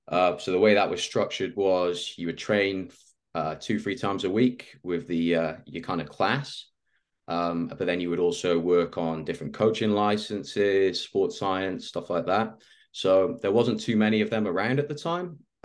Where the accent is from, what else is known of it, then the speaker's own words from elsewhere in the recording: Wales, United Kingdom; So I grew up in a small town in Mid Wales back in the UK